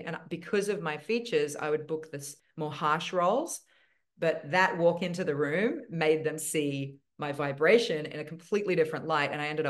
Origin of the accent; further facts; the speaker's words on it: Logan City, Queensland, Australia; I'm from Logan City, Queensland. Like we were rough, man.